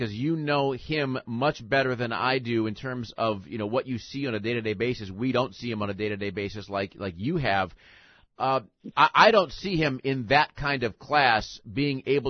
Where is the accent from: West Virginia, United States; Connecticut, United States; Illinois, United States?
Illinois, United States; Chicago; and being a Chicagoan, and when I was always a White Sox fan, still am, and I was there, I was living there when he came to the Sox